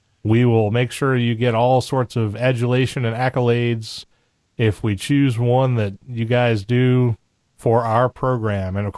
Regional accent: New England, United States; accent: New England; moved away; I grew up in New England and I had a habit when I lived there, I talk like a New Englander and I drop my R's a lot.

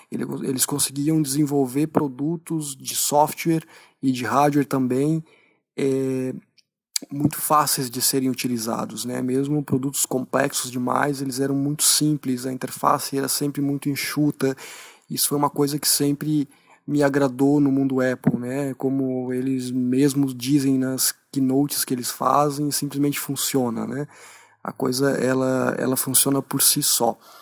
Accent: Blumenau, Santa Catarina, Brazil; eu sou de Blumenau, Santa Catarina.

